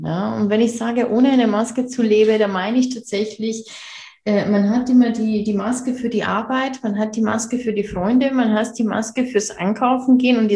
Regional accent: Romania; German is a second language; now in Germany; ich lebe ja seit 7 Jahren jetzt in Deutschland. Ich komme ja ursprünglich aus Rumänien. Und wir Osteuropäer sind ein bisschen, ja, emotionaler

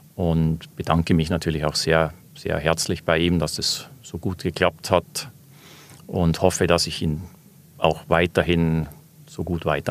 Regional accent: Switzerland; als Schweizer User

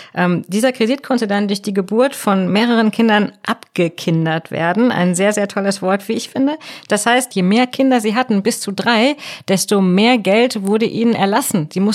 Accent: North Rhine-Westphalia, Germany; Also ich bin in Nordrhein-Westfalen groß geworden

